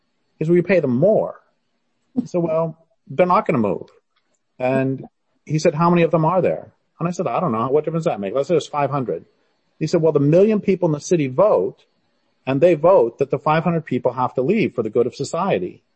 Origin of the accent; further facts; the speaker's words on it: Boulder, Colorado, United States; I am 60 and basically, and I grew up in Boulder, Colorado, and I hate going back there